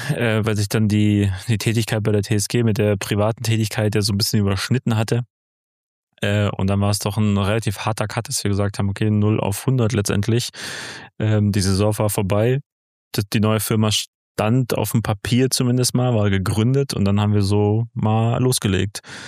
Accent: Baden-Württemberg, Germany; also ich komme aus Baden-Württemberg

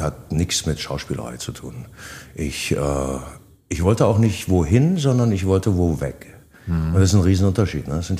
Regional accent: Germany; Ich komme ja aus der DDR.

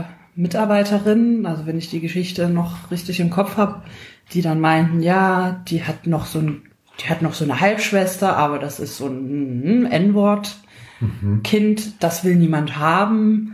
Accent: East Germany, Germany; born there; Ja, ich bin gerade noch in der DDR geboren.

